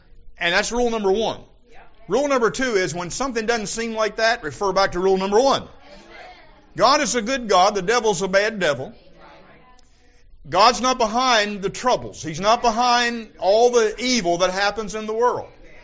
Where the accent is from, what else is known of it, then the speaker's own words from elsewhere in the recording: Vienna, United States; when I was growing up in Vienna, Hee Haw salutes, my hometown, population 368 when everybody's home